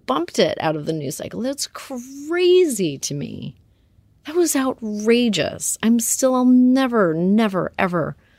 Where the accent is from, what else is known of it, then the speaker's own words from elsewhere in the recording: Canada; I come from Canada. We don't care about the C word there.